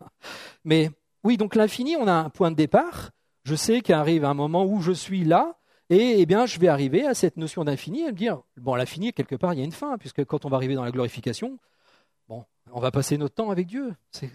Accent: France; accent: French; C'est faire un U-turn, comme on dit en anglais. Avec mon accent français.

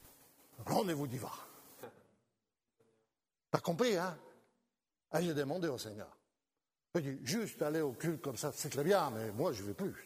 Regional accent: France; On est un couple, hein, on est chrétien, on vient de France.

